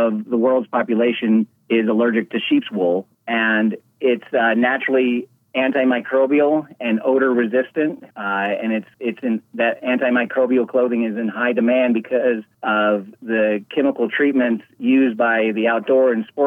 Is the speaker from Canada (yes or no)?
no; Craig, Colorado, United States; I was born and raised in Craig, Colorado, and so I've lived here in Moffitt County all my life, and that's where I grew up.